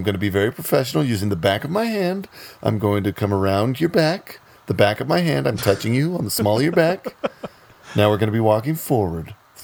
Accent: Missouri, United States; I'm from Missouri.

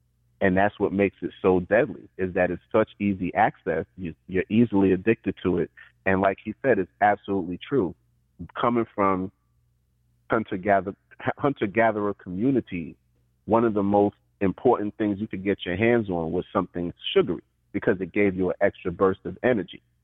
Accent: Brooklyn, New York, United States; I remember being a child growing up in Brooklyn

